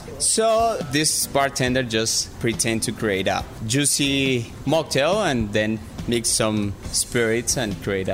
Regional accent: Colombia; English is a second language; I'm from Colombia.

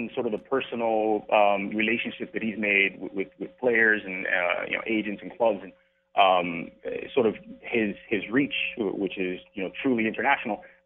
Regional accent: Miami, Florida, United States; but I'm a local kid. I'm from Miami. I've grown up in South Florida.

